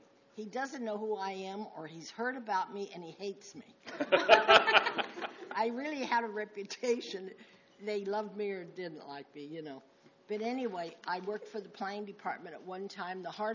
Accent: San Luis Obispo, California, United States; And I was born in San Luis Obispo. I've lived here all my life. Higuera Street was my playground.

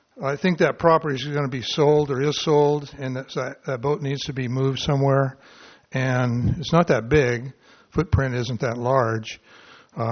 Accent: Morro Bay, California, United States; now in San Luis Obispo, United States; I live in San Luis Obispo. I grew up in Morro Bay

